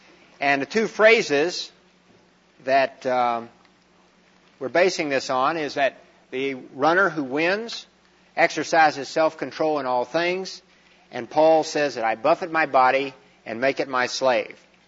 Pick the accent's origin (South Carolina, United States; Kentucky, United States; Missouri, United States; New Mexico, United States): Kentucky, United States; Now, since I am from Kentucky, I guess that makes me kind of a hillbilly.